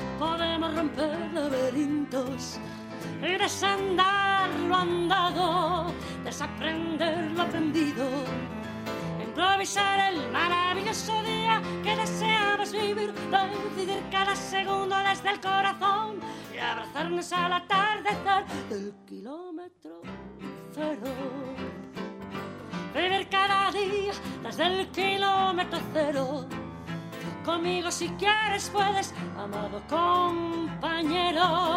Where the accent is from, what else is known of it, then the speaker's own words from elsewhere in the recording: Barcelona, Catalonia, Spain; moved away as an adult; now in Madrid, Spain; Yo soy una mujer de Barcelona, hace 10 años que estoy en Madrid